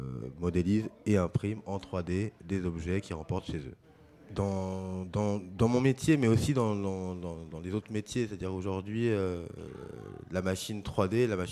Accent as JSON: {"language": "French", "town": "Paris", "region": "Île-de-France", "country": "France", "said": "je suis parisien, j'ai 40 ans"}